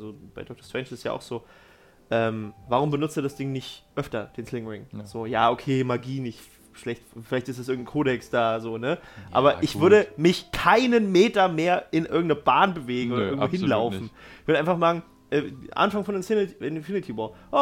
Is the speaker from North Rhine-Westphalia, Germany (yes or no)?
no; Thuringia, Germany; ich komme aus Thüringen, ich darf das sagen